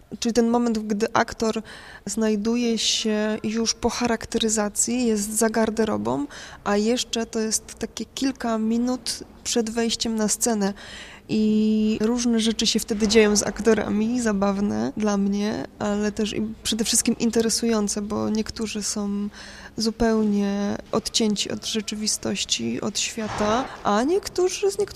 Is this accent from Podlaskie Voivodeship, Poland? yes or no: no; Subcarpathian Voivodeship, Poland; Ja ciągle myślę o sobie, że jestem taką dziewczyną z małej podkarpackiej wsi pod Rzeszowem, która jest ta wieś trochę zapomniana przez świat